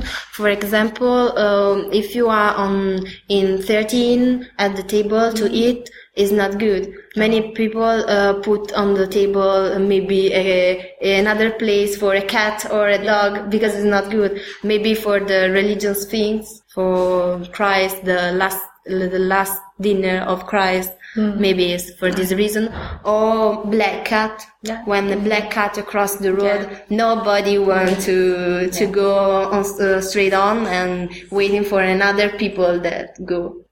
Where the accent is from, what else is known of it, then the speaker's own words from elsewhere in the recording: Naples, Campania, Italy; English is a second language; My favorite, I came from Naples, and Naples born the pizza, so for me it's, I love pizza, yeah, but Naples pizza, only the Naples pizza, not the Italy pizza, because it's not the same.